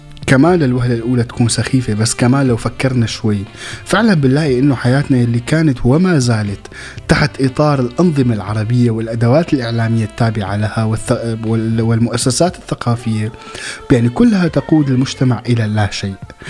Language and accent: Arabic; Syria; بحالتنا مثلا نحن كسوريين